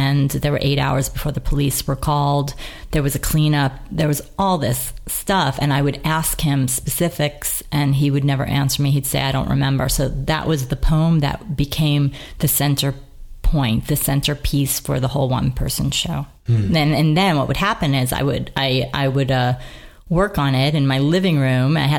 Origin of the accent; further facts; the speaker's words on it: Brooklyn, New York, United States; I grew up in Brooklyn, yeah, and the big characters and everything like